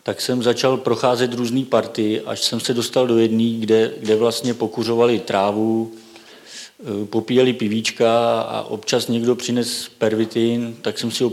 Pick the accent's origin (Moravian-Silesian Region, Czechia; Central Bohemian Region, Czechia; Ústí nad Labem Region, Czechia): Ústí nad Labem Region, Czechia; Most; Původně pocházím z Mostu.